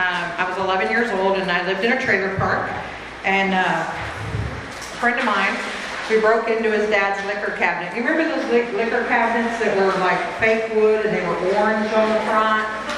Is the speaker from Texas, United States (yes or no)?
yes; Corpus Christi, Texas, United States; So, I come from Corpus Christi originally